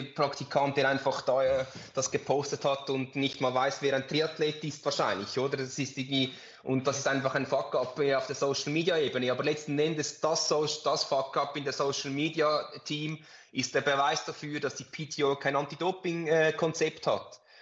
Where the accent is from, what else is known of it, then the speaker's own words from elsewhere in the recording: Switzerland; als Schweizer ist man ja ein bisschen neutral